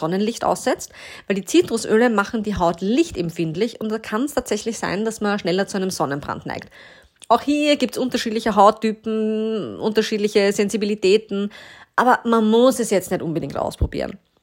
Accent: Austria; auch scheinbar endlich bei uns in Österreich der Sommer an, Mitte, Ende Juni.

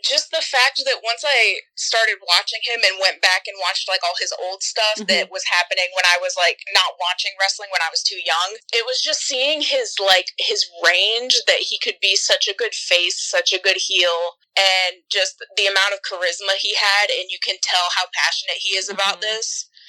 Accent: Ohio, United States; also born or lived in South Carolina; I was born in South Carolina okay. and raised there until I was about 7, mm-hmm. and then moved to Ohio when my parents divorced

